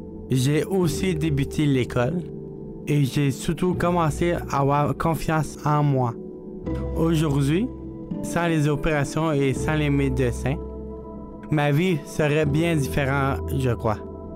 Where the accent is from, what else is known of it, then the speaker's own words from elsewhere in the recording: Montreal, Quebec, Canada; born there; J'ai commencé à parler à l'âge de 7 ans. Je suis né prématurément à Montréal, Canada, 3 mois d'avance.